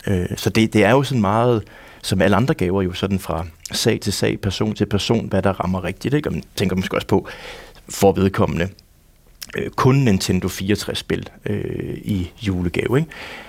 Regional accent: North Denmark Region, Denmark; det var måske så tæt på dukkehus, man måtte lege som dreng i Nordjylland

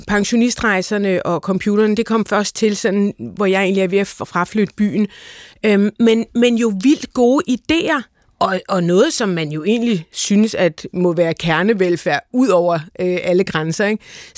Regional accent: Farum, Capital Region of Denmark, Denmark; jeg husker faktisk min barndom i Farum

